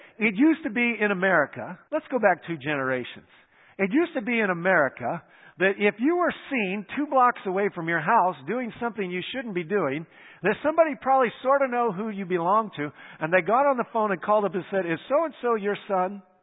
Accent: United States; And besides, I'm an American, so we like our space.

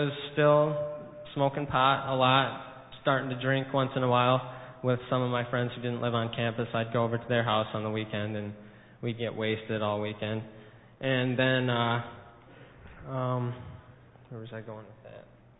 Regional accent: Cedar Lake, Michigan, United States; also born or lived in Alma; I grew up in Cedar Lake, right here.

